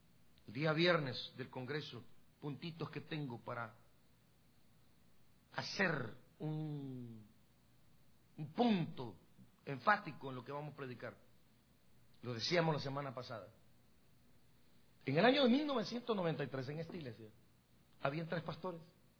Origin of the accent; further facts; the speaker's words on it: Guatemala; Nosotros tuvimos un terremoto devastador en Guatemala. El día 4 de febrero de 1976. En mi pueblo habíamos más de 12.000 habitantes.